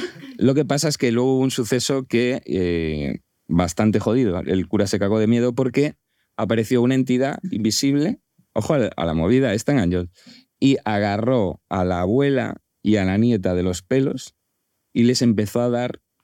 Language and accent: Spanish; A Coruña, Galicia, Spain; Yo soy de Coruña